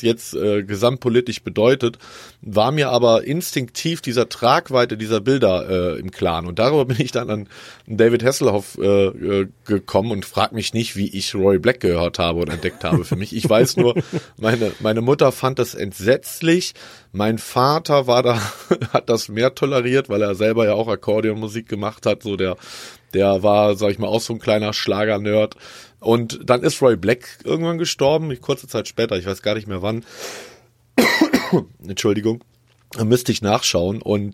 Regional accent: Cologne, North Rhine-Westphalia, Germany; now in Karlsruhe, Germany; Also ich bin Kölner mit halbamerikanischen Wurzeln, also habe einen amerikanischen Pass, bin aber in Deutschland groß geworden und lebe mittlerweile in Karlsruhe.

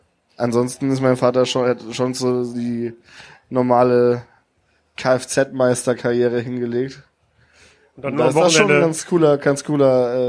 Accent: Kiel, Schleswig-Holstein, Germany; also meine Heimat ist auf jeden Fall Kiel.

